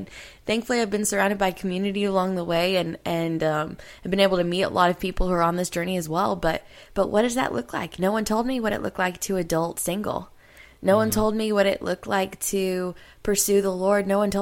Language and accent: English; the South, United States; I grew up in the South.